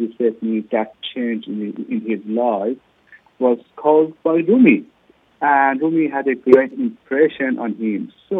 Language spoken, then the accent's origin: English; Iran; English is a second language; now in Australia; I'm originally from Iran. I'm Persian